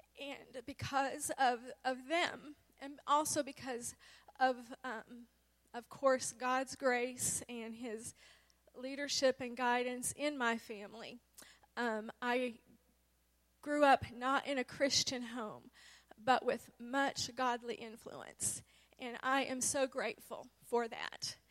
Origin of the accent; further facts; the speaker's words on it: Seymour, Indiana, United States; I actually am from Indiana. I grew up in Seymour, at Seymour First Church, for the most part.